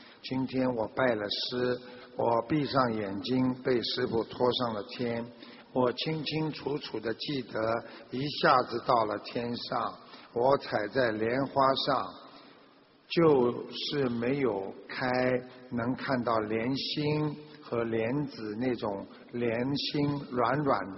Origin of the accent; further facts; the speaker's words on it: Beijing, China; 我是北京的弟子，以前我修密宗的